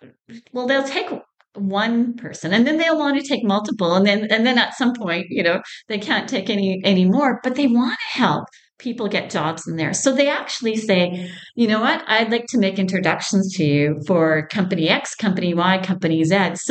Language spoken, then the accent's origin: English; Alberta, Canada; I grew up in Alberta, saw the highs and lows of the economy